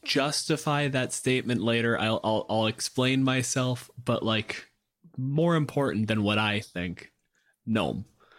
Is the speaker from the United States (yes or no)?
no; Canada; My pronouns are he, him. I'm a physicist from Canada.